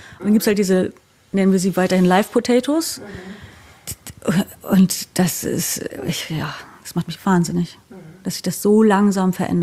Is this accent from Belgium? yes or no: no; East Germany, Germany; ja, ich komme halt quasi aus dem Osten